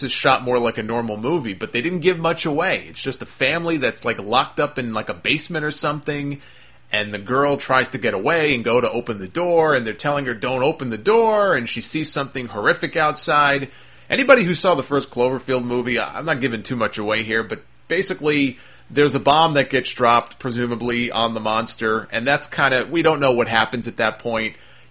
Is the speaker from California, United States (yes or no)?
no; New York, United States; And maybe because I'm from New York and it was set in New York, I don't know what it was.